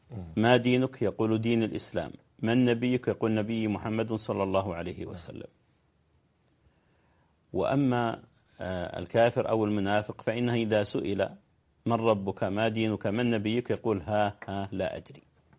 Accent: Riyadh, Riyadh Province, Saudi Arabia; وأنا أذكر أن إحدى المقابر عندنا في الرياض لما احتاج الأمر إلى توسيع الشارع

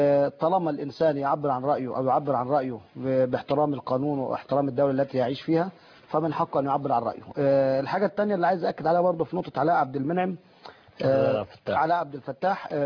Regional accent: Egypt; عندنا في مصر مليون واحد يحبوا مصر

